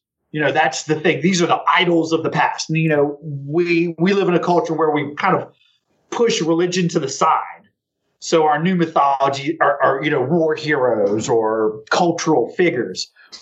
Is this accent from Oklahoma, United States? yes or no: no; Richmond, Virginia, United States; Well, I grew up in Richmond, Virginia.